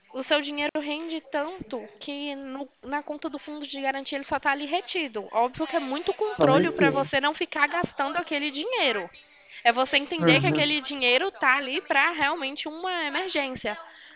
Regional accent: Minas Gerais, Brazil; now in Valinhos, Brazil; Eu não sou de Valinhos, não, sou do interior de Minas, mas agora eu moro aqui em Valinhos.

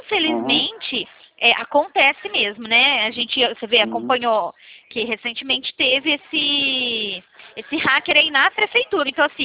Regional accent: São Paulo, Brazil; São Paulo.

